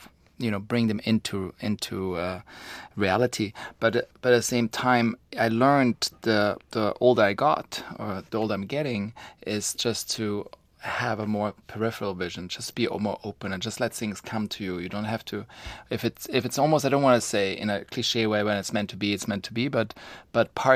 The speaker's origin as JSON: {"language": "English", "country": "Switzerland", "tie": "born or raised there", "said": "growing up in Switzerland, you have a sort of a tunnel vision."}